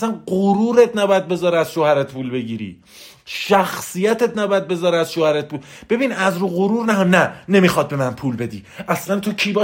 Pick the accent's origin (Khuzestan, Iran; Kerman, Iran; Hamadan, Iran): Hamadan, Iran; born there; خدا رو شکر میکنم که در خانواده متوسط به دنیا اومدم. خدا رو شکر میکنم که در همدان به دنیا اومدم.